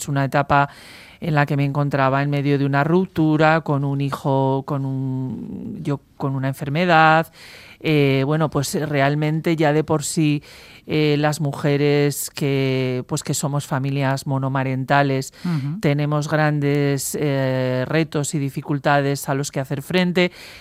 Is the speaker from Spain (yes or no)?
yes; Basque Country, Spain; como autora vasca y a nivel estatal soy la primera poeta adaptada a la ópera